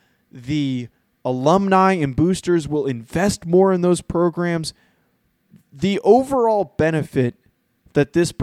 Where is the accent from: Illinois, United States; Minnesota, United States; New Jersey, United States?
New Jersey, United States; accent: New Jersey; now in California, United States; Inflection on some of my words because of my New Jersey accent, and I fought the hell out of that.